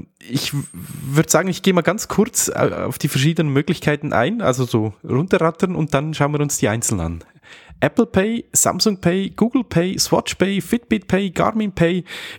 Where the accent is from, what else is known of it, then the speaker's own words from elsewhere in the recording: Switzerland; Bei uns in der Schweiz haben wir jetzt bis auf, ich glaube, es sind so 2-3 Tankstellen